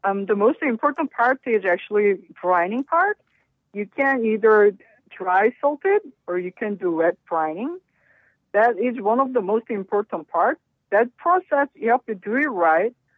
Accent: South Korea; English is a second language; moved away as an adult; I was born and raised in Korea, and I came here in my 20s.

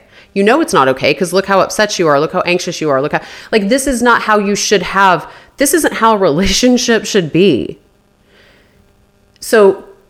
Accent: Midwest, United States; I think I grew up in the Midwest.

